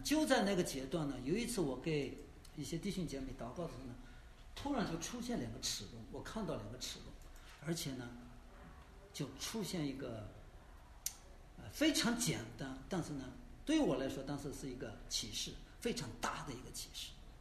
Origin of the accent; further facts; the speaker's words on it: China; 我们中国人到这面来也有这个风气